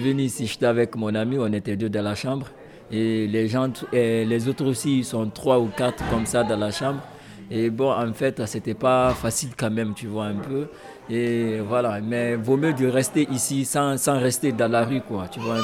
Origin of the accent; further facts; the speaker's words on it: Conakry, Guinea; born there; là où je suis né, à Conakry